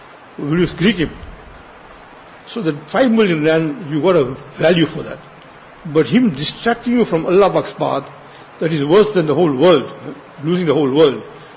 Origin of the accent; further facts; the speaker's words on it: India; See, we came from India, came from the villages.